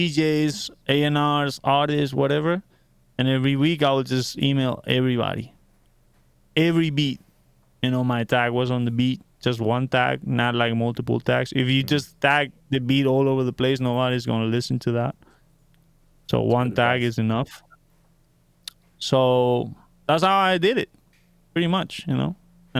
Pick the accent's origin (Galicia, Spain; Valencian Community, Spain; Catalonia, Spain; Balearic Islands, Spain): Valencian Community, Spain; Valencia; keep in mind, like I said, that I'm from Valencia, Spain.